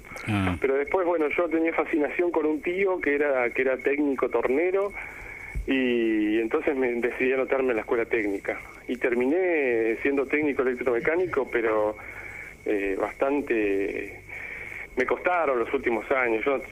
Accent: Entre Ríos, Argentina; moved away as an adult; now in Buenos Aires, Argentina; yo crecí en Entre Ríos y vine a trabajar a Buenos Aires cuando terminé el secundario

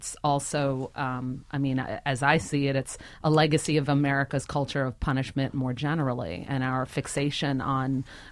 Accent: New York, United States; I think that growing up in New York, you're impacted by all kinds of peoples and cultures, and so it was sort of natural to be drawn to that.

